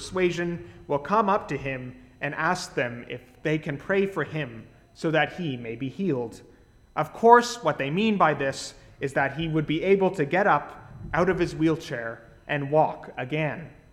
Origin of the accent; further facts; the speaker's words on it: London, Ontario, Canada; At the church I grew up in back in London, Ontario